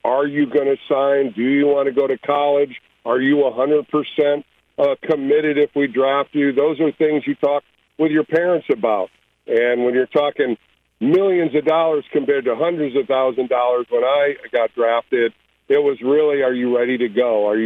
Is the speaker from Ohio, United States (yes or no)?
yes; Toledo, Ohio, United States; I grew up in Toledo. I had the local scouts from Detroit and Cleveland watch me all the time.